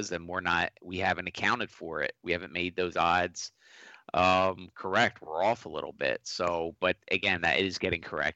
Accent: Philadelphia, Pennsylvania, United States; and again, I'm from Philly, so I can say

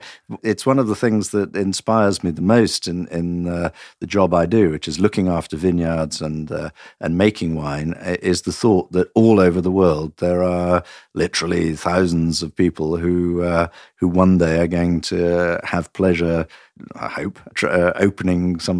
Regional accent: Nottingham, East Midlands, United Kingdom; moved away as an adult; also born or lived in Portugal; now in France; No, I was born in Nottingham in England, and I was educated and brought up in England. But for the last 23 years, I've been living outside England, in Portugal and in France, mostly in the Douro Valley and in Bordeaux.

